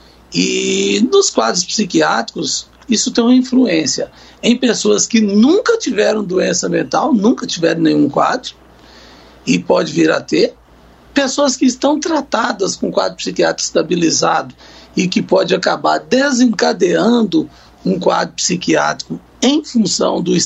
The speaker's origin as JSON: {"language": "Portuguese", "town": "Montes Claros", "region": "Minas Gerais", "country": "Brazil", "lives_now": "Brasília, Brazil", "said": "eu sou de Montes Claros, Minas Gerais, e vivo aqui em Brasília há 33 anos."}